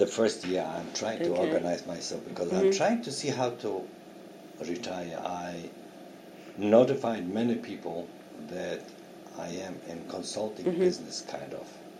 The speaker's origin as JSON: {"language": "English", "country": "United States", "said": "Yes, I'm an American, and I will stand for my right to be Jewish."}